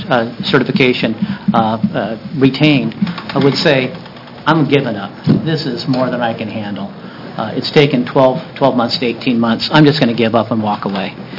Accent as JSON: {"language": "English", "town": "Monument", "region": "Oregon", "country": "United States", "tie": "born or raised there", "said": "I grew up hunting in Monument, Oregon, and bird hunts in Monument, Oregon, the one cemetery"}